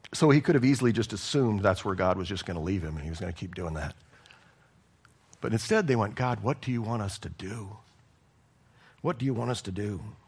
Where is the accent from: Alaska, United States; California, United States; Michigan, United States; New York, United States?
Alaska, United States; Juneau; They were like me when I came from Juneau. I didn't even get it. I'm like, people have horses?